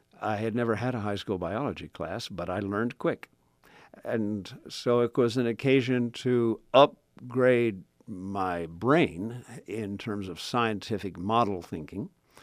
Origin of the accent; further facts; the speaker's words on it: Kentucky, United States; Yeah, well, I grew up in Fleming County on an apple orchard and a tobacco farm.